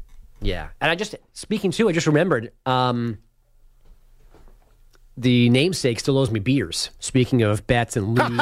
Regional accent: New York, United States; I'm a New Yorker my entire life.

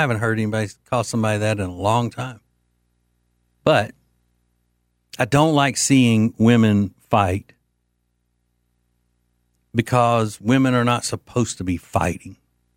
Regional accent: Detroit, Michigan, United States; because I ain't from there. I'm from Detroit.

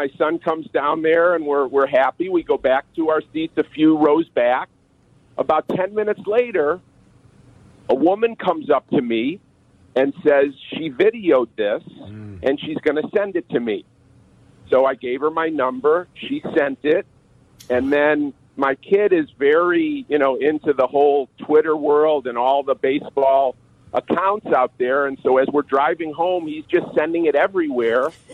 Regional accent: Highland Park, Illinois, United States; You know, I grew up in Highland Park. I'm not sure why I chose the Sox over the Cubs

